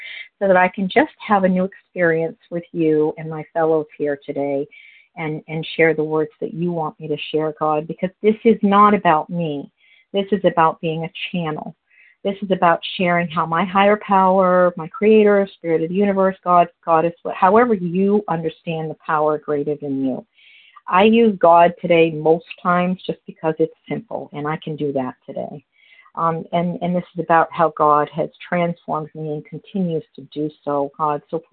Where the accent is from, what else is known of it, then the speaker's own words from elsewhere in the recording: Newfound Lake, New Hampshire, United States; I hail from New Hampshire, Newfound Lake